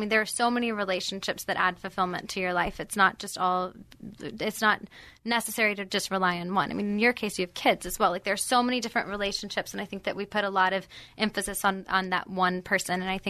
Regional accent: the South, United States; I grew up in the South and that is the token of success is marriage and kids.

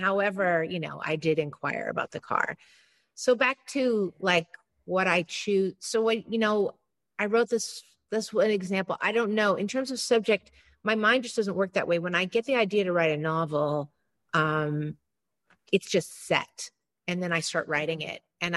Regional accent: San Francisco, California, United States; This is City Arts and Lectures, San Francisco based. And I grew up in the Sunset District, which is not very sunny, despite its name.

